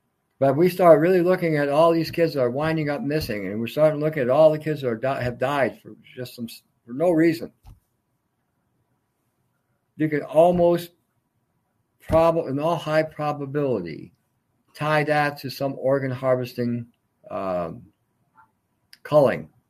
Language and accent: English; Canada; I picked on Canada because I'm Canadian.